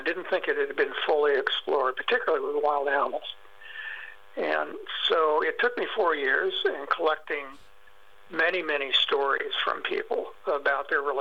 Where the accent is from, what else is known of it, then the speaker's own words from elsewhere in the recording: Kansas, United States; which is a first in my life because I grew up in Kansas. I've never been called new agey.